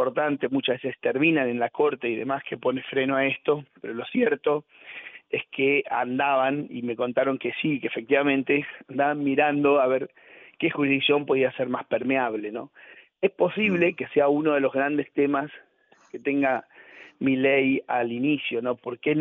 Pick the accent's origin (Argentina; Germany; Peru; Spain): Argentina; La Pampa; Yo soy de La Pampa y pasa exactamente lo mismo, ¿no?